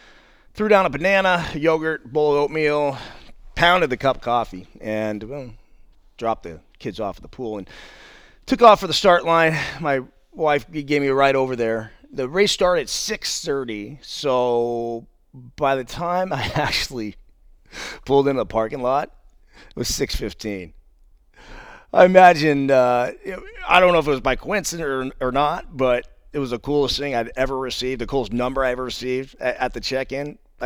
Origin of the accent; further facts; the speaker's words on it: California, United States; Now, I grew up in the Bay Area and for the most part lived on the peninsula my entire life.